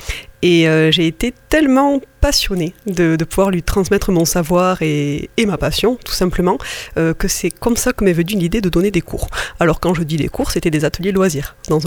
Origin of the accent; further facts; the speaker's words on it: Tarbes, Occitanie, France; Je suis native de Tarbes